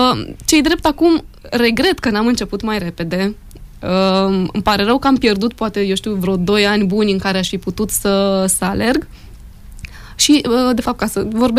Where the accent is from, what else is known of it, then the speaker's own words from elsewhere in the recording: Râmnicu Vâlcea, Vâlcea County, Romania; now in Târgu Mureș, Romania; De fel, nu sunt din Târgu Mureș, sunt din Râmnicu Vâlcea, unde spre rușinea mea, sau lipsa unui accent, că m-am curățat și de fusăi, făcui, mâncai, nu mai spun nici așa.